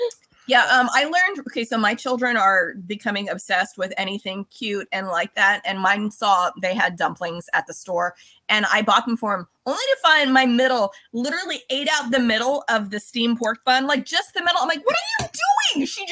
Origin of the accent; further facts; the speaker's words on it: California, United States; I grew up in California, but my family's from Pennsylvania